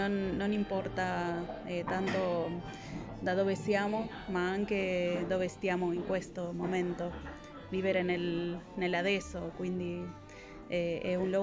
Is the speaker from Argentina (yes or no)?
yes; Argentina; ho 43 anni, vengo dall'Argentina.